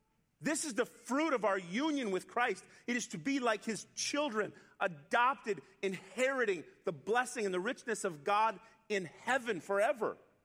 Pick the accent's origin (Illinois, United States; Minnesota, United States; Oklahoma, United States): Illinois, United States; Chicago; also born or lived in Watertown; now in Greenwood, United States; I grew up near the Chicago area, then moved to Watertown, Wisconsin, which I thought was like the middle of nowhere, Watertown. And then I moved to Greenwood, Wisconsin.